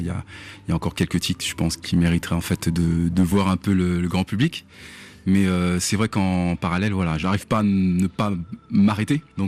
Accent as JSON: {"language": "French", "country": "Guadeloupe", "tie": "born or raised there", "moved": "as an adult", "lives_now": "France", "said": "j'ai grandi en Guadeloupe. Je suis venu en France pour les études, enfin dans l'Hexagone, je préfère dire l'Hexagone."}